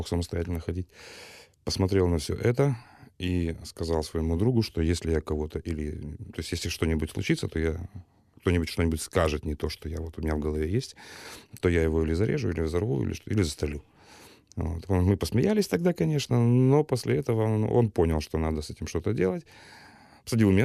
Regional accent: Kyiv, Ukraine; also born or lived in Ternopil; Киев — это город, в котором я родился. Родился в Тернополе. В котором я прожил, в общем, прожил, считая, с 3 лет. Вырос, я хотел сказать.

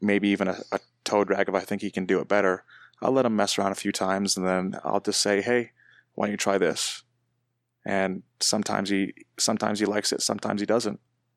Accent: New Hampshire, United States; So growing up in New Hampshire, I pretty much had three sports that I enjoyed playing

